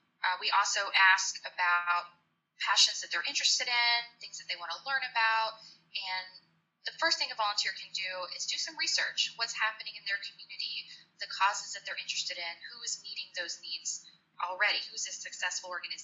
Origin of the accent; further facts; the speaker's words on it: McKinney, Texas, United States; also born or lived in Plano; I was born in Plano. I grew up in McKinney